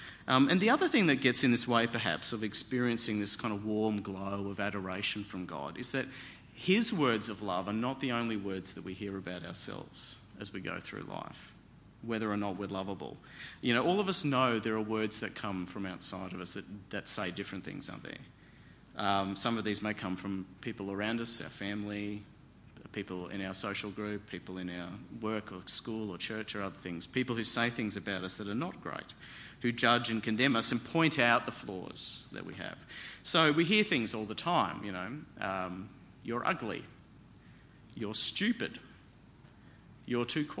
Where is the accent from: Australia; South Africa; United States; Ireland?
Australia; we're Aussie blokes here